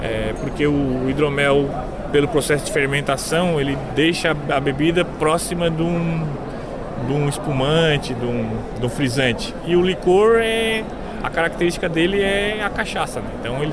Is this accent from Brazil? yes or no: yes; Santa Catarina, Brazil; A gente é de Sara, exatamente, capital catarinense do mel, por coincidência.